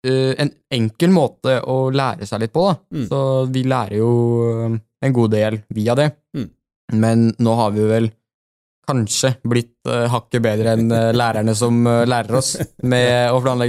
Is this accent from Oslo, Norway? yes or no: yes; Oslo, Norway; Der vi kommer fra. Vi har jo blant annet Nordmarka og Østmarka.